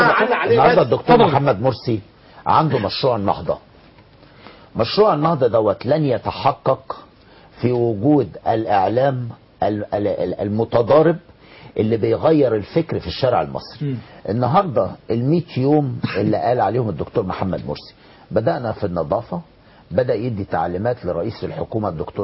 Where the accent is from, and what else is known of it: Egypt